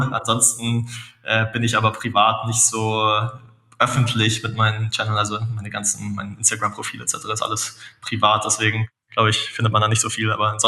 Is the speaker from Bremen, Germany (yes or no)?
no; Munich, Bavaria, Germany; als Münchner muss man ja fast sagen, irgendwie ein gutes Weißwurstfrühstück, das ist schon was Leckeres